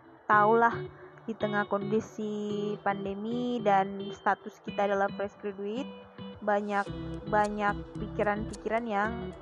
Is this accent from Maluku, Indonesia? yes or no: yes; Ambon, Maluku, Indonesia; Beta sudah menjelaskan kepada teman-teman di episode lalu bahwa Beta adalah orang Ambon dan inilah sebuah kenyamanan Beta untuk memakai sebuah bahasa daerah, bahasa Ambon, yaitu kata Beta.